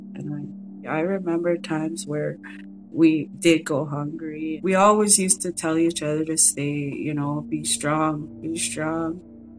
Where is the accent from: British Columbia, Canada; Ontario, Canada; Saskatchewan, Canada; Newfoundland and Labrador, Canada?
Saskatchewan, Canada; Kiskus; And growing up in Kiskus, we all were called the village kids. We lived in a village.